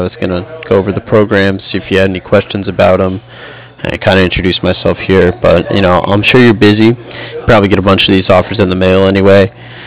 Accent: Cardiff, Wales, United Kingdom; I'm from Cardiff.

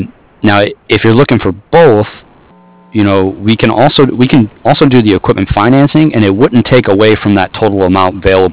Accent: Toledo, Ohio, United States; I know I'm actually from Toledo, and my family was telling me like last month they were covered in snow.

